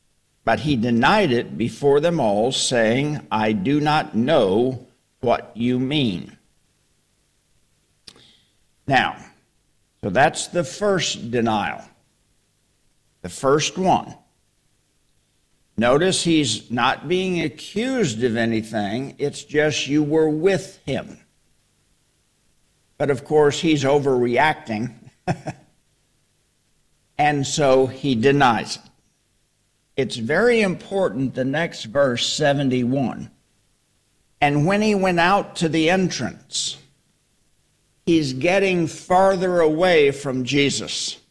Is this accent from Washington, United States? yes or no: no; Texas, United States; just like if you're from Texas, you talk like this. And I can do that because I'm from Texas.